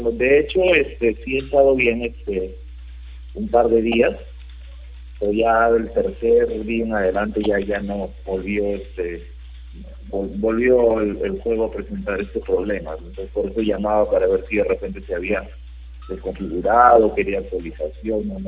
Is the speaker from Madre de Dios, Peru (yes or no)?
no; San Martín de Porres, Lima, Peru; No, soy de San Martín de Porres.